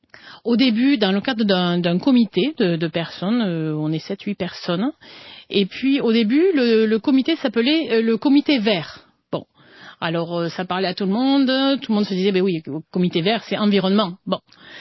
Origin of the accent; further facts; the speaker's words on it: France; now in Canada; Alors, je suis française, ça s'entend, mais avec mon accent exotique, mais je suis aussi canadienne depuis quelques années